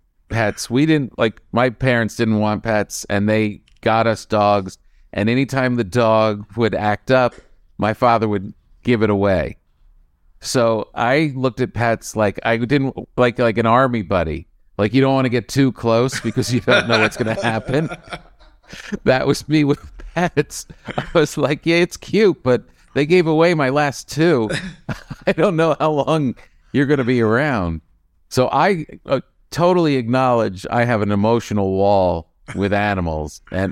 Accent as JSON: {"language": "English", "region": "East Coast", "country": "United States", "lives_now": "West Coast, United States", "said": "you know, we're from the East Coast."}